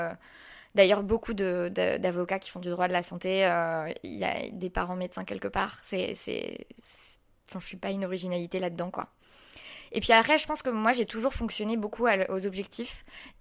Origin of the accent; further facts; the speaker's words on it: Poitiers, Nouvelle-Aquitaine, France; now in Paris, France; Je pense qu'il m'a recrutée parce que j'étais de Poitiers.